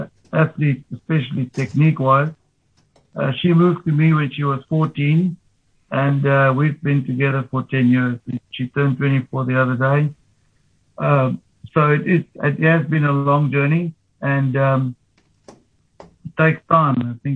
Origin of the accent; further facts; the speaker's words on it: Pretoria, Gauteng, South Africa; She grew up in Johannesburg and I'm from Pretoria